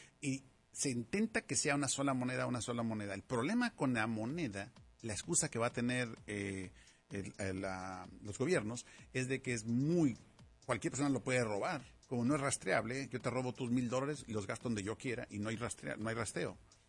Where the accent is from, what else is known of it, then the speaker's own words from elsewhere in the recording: Monterrey, Nuevo León, Mexico; porque yo soy de Monterrey